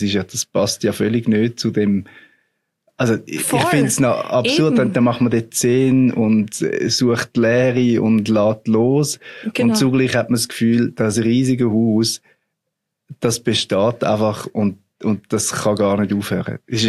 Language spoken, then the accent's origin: German; Marthalen, Zurich, Switzerland; Ich habe in Martalen im Wieland, wo ich aufgewachsen bin, ein Podium geleitet zu 900 Jahren Kirchenweih von dieser Kirche dort. Und ich bin ja dort im Pfarrhaus aufgewachsen